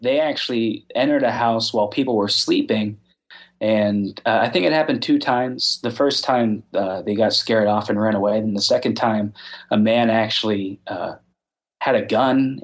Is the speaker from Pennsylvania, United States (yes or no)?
yes; Pennsylvania, United States; More or less. I'm from up in northern Pennsylvania.